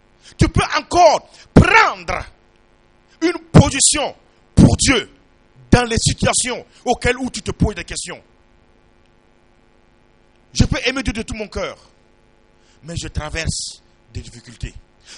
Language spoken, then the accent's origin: French; Burkina Faso; now in Mali; écoute, je suis venu du Burkina. Ici au Mali.